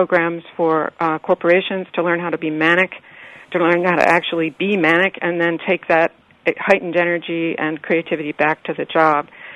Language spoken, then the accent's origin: English; New York, United States; Here in New York, we're all bipolar, mildly speaking.